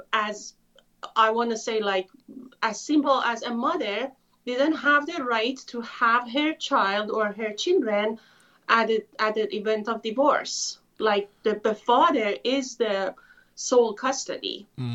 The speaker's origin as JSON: {"language": "English", "country": "Iran", "tie": "born or raised there", "said": "I was born and raised in Iran. I was almost 7 years old, a little girl, didn't understand what was happening, but the revolution happened."}